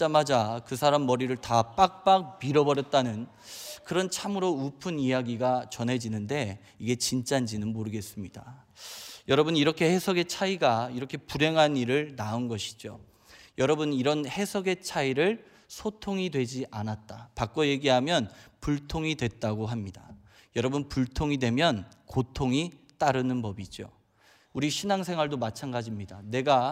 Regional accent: Chungcheong, South Korea; 저는 이 충청도 사람입니다. 제가 이제 서울 말을 쓰고 있기 때문에 제가 밝히지 않으면 잘 티가 안 나요.

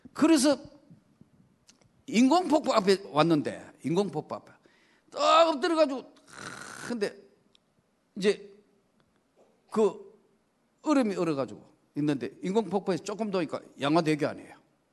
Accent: Daegu, South Korea; moved away as an adult; now in Seoul, South Korea; 친한 친구니까 몸이 아파가 이제 고향인 대구에서 올라왔어. 올라와가 그 친구 보고 나니까

